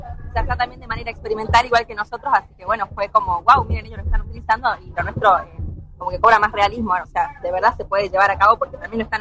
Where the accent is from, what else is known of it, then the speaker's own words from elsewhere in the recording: Belén, Catamarca, Argentina; porque nosotros somos de Belén, un pequeño pueblo de Catamarca, no hay nada.